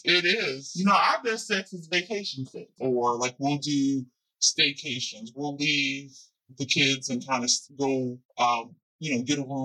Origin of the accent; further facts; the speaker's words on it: New Jersey, United States; I got some street smarts in me. I'm from Jersey, so don't play with me